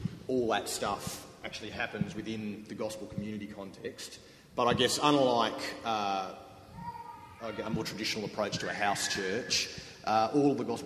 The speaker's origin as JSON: {"language": "English", "town": "Kingston", "region": "Tasmania", "country": "Australia", "said": "I'm from Tasmania. If you know Tasmania, we're near Hobart, about 15 minutes south, in a place called Kingston."}